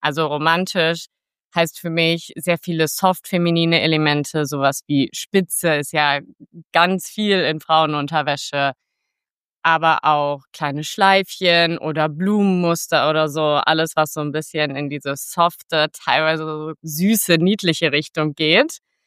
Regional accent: Cologne, North Rhine-Westphalia, Germany; now in Berlin, Germany; Ja, also ich komme ursprünglich allerdings aus Köln, das kann man schon dazu sagen, aber ich wohne jetzt seit 4 Jahren in Berlin

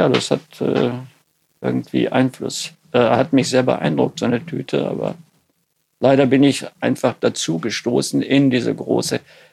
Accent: North Rhine-Westphalia, Germany; Bei uns im Sauerland gibt es ja sehr viele kleine und mittelgroße Betriebe.

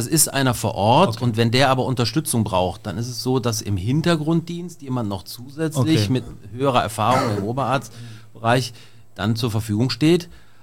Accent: Cologne, North Rhine-Westphalia, Germany; Ja, sagen wir so, als Kölsche Jung müsste ich jetzt eigentlich irgendwas.

